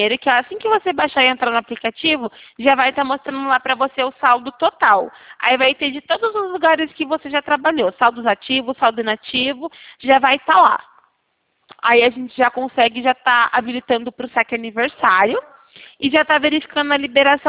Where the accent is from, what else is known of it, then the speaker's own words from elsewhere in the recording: Campinas, São Paulo, Brazil; Eu sou de Campinas.